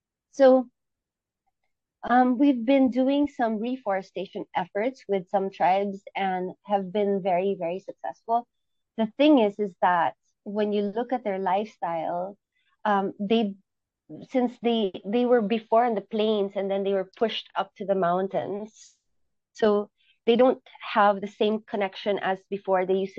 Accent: Manila, Metro Manila, Philippines; now in Mindanao, Philippines; I'm originally from Manila, and I moved to the provincial part of the biggest island of the Philippines, called Mindanao, in the heart of Mindanao, right in the middle

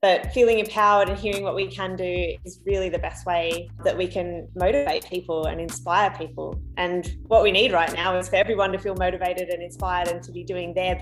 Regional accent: Australia; I'm an Australian illustrator.

